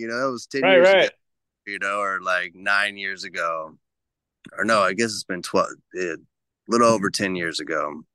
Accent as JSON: {"language": "English", "region": "Ohio", "country": "United States", "said": "So I'm from Ohio, and there was an old friend from Ohio who was with a buddy up here in the Orville area, up in the mountains north of Orville."}